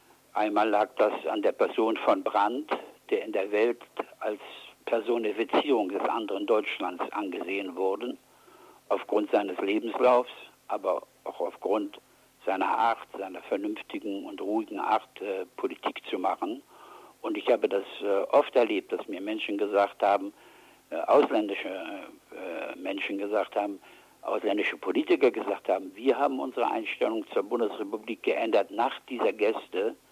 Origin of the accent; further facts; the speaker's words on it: Gdansk, Pomeranian Voivodeship, Poland; moved away; Ich bin selbst aus Danzig, ich weiß also, welche Gefühle dort jemanden, der von dort vertrieben worden ist, bewegen.